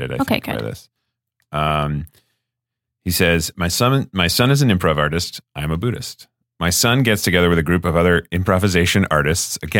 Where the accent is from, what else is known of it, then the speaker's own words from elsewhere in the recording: Providence, Rhode Island, United States; So he teaches this form of meditation at the church I went to growing up in Providence, which is the First Unitarian Universalist Church of Providence.